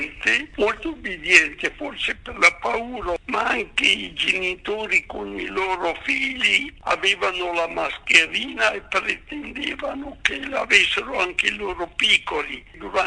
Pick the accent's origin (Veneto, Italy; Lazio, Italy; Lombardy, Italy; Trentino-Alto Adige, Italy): Trentino-Alto Adige, Italy; E poi io sono dalla Val di Fiemme e per noi il fondo è lo sport preferito.